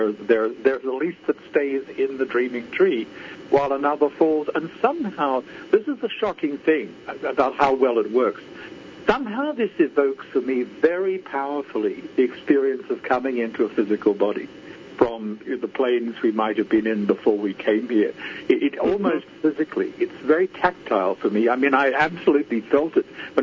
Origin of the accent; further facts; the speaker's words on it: Australia; accent: Aussie; my default accent isn't as Aussie as Lizard's.